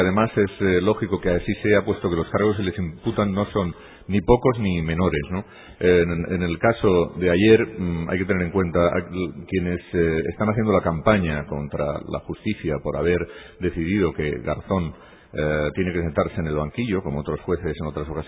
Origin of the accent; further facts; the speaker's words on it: Spain; muchísimo, como muchísimos españoles probablemente